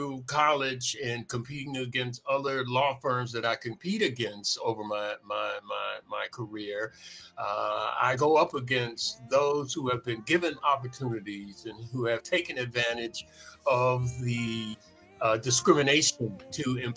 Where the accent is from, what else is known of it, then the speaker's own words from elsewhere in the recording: Milwaukee, Wisconsin, United States; born there; But when I was born in Milwaukee, for instance, my dad was from Mississippi